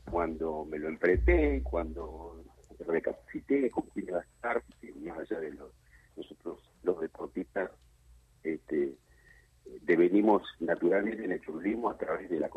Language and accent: Spanish; General La Madrid, Buenos Aires Province, Argentina; born there; Ese día venía de General La Madrid, un pueblo donde yo nací.